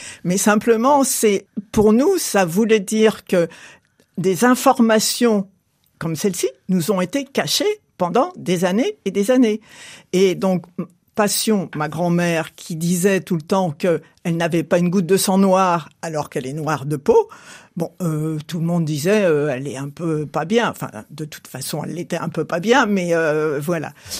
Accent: Paris, Île-de-France, France; born there; also born or lived in Martinique; Je suis née à Paris, mais j'ai vécu en Martinique pendant 1 an, mais quand j'étais nourrisson.

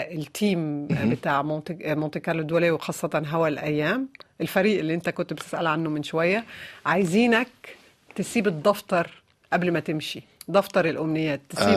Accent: Morocco; على خطر انا مغربية

